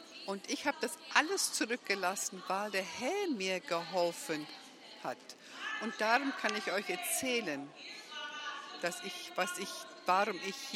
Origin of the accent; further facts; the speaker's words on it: Hammanskraal, Gauteng, South Africa; born there; first language Tswana; German is a second language; Ich wohne schon auf der Mission 43 Jahre. Ich bin in Hammanskraal in Pretoria geboren. Ich habe Zulu hier auf der Mission gelernt. Wo ich groß geworden bin, haben wir Tswana